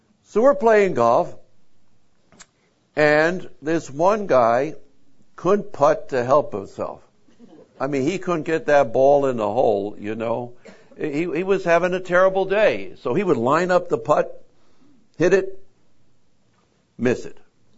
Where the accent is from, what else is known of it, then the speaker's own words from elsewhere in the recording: New Jersey, United States; also born or lived in New York, United States; I'm from New Jersey, born in New York.